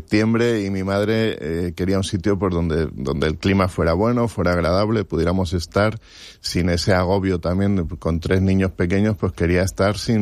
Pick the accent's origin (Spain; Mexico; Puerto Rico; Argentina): Spain; Zaragoza, Aragon; now in Benidorm, Spain; fue un salto tremendo de mi Aragón natal, de mi Zaragoza, que era mi ciudad. Pues bueno, por las circunstancias de la vida vinimos aquí. Mi mujer tenía hace años aquí un apartamento y decidimos trasladarnos de Zaragoza aquí